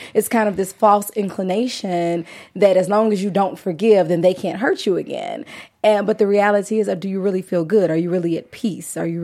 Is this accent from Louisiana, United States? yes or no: yes; Louisiana, United States; now in Los Angeles, United States; because even though I'm in LA, I'm from Louisiana.